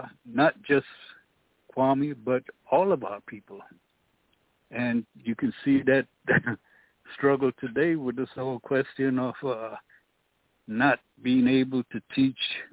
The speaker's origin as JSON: {"language": "English", "country": "Jamaica", "moved": "yes", "lives_now": "United States", "said": "I came here from Jamaica in the 1960s."}